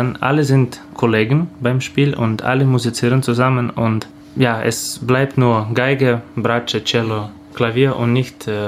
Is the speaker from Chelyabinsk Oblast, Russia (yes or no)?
no; Saint Petersburg, Russia; German is a second language; Aber für mich St. Petersburg bleibt ganz, ganz, ganz wichtige Musikstadt. Nicht nur, weil das meine Heimat ist.